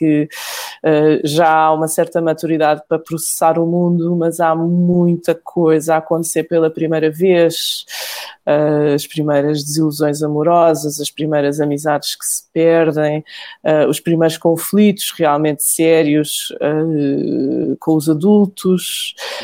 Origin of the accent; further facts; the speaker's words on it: Portugal; moved away as an adult; como eu saí muito jovem de Portugal, saí com 22 anos.